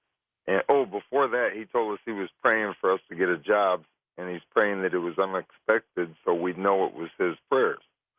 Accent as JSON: {"language": "English", "town": "Elkhart", "region": "Indiana", "country": "United States", "said": "They had a trailer park, and we told him we're from Elkhart, where they build trailers."}